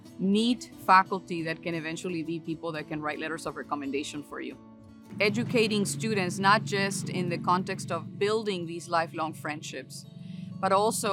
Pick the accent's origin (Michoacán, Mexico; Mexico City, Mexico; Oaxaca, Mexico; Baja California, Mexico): Baja California, Mexico; Tijuana; I am from Tijuana, and bringing students from Tijuana is the way that I started.